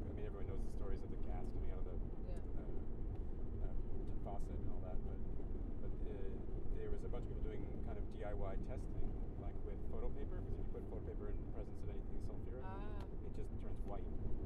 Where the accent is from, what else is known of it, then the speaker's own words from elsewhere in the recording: Canada; that's my generation of growing up in Canada